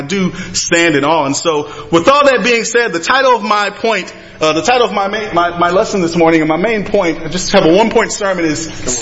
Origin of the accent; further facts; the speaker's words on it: Virginia, United States; throughout my life as a kid growing up in Nottoway County, Virginia, I never imagined in my wildest dreams, you know, that I'd be one day be living in the South Pacific